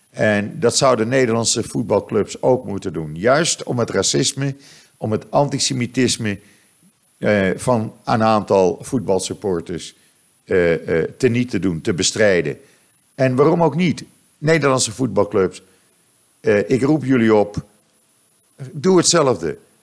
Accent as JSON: {"language": "Dutch", "town": "Amsterdam", "region": "North Holland", "country": "Netherlands", "lives_now": "Israel", "said": "ik kwam uit Amsterdam. We waren echt de twee Amsterdamse schoffies, twee Amsterdamse gabbers."}